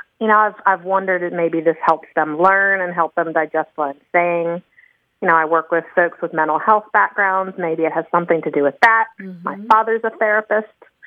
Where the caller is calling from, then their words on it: Tallahassee, Florida, United States; Hi there, this is … I'm from Tallahassee, Florida.